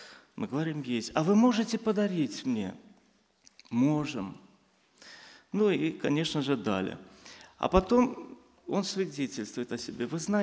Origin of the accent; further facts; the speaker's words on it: Azerbaijan; я родился в Азербайджане, скажу. И родился, и живу, и сам являюсь азербайджанцем.